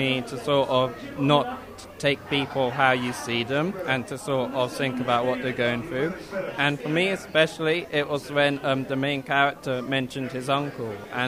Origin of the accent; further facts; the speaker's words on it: Balham, London, United Kingdom; I'm from Balham